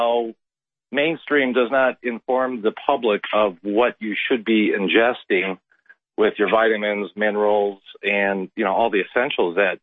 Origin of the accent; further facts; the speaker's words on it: California, United States; moved away as an adult; I'm a refugee from California. I escaped a couple years ago and moved to northern Utah.